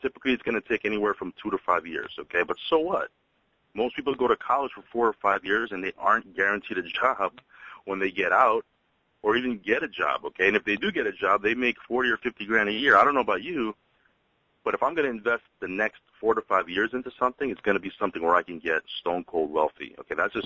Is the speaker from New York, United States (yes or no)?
yes; New York, United States; I'm from New York. We like to give straight talk.